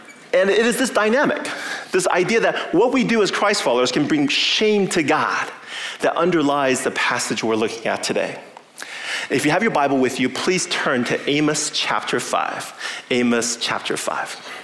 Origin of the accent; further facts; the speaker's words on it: California, United States; now in Madison, United States; Now, some of you know that I grew up in Southern California. And even though I've lived in Madison for over 20 years now, there's that California part of my brain that sits back there